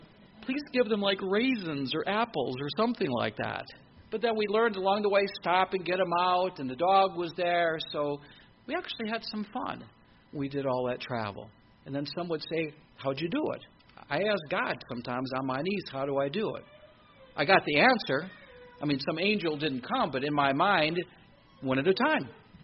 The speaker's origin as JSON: {"language": "English", "town": "St. Clair Shores", "region": "Michigan", "country": "United States", "said": "he said, well, where are you from? I said, Michigan. He goes, I'm Michigan, too. Whereabouts? Detroit. I'm from Detroit, too. Whereabouts? St. Clair Shores."}